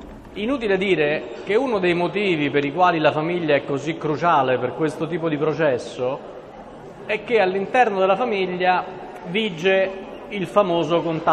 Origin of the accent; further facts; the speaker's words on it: Rome, Lazio, Italy; soprattutto da romano, sto proprio più che bene